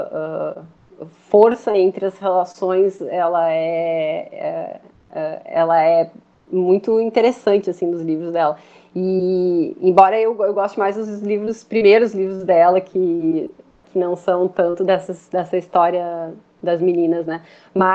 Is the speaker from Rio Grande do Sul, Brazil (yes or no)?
yes; Farroupilha, Rio Grande do Sul, Brazil; born there; also born or lived in Porto Alegre; Eu sou nascida no interior, eu sou nascida em Farroupilha, mas fui para Porto Alegre fazer faculdade e fiquei, enfim, até agora que me mudei, né?